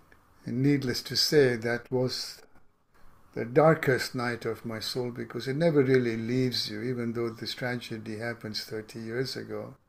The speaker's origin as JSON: {"language": "English", "country": "Kenya", "tie": "born or raised there", "also_born_or_lived": "England", "moved": "as an adult", "lives_now": "United States", "said": "I grew up in Kenya. My roots are Eastern, educated in England in mathematics and finance, and actually left Kenya because we were a minority and targeted"}